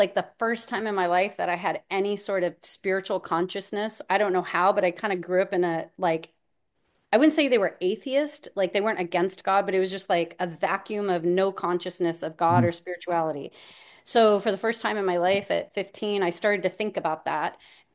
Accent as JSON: {"language": "English", "region": "Hawaii", "country": "United States", "tie": "born or raised there", "said": "in Hawaii."}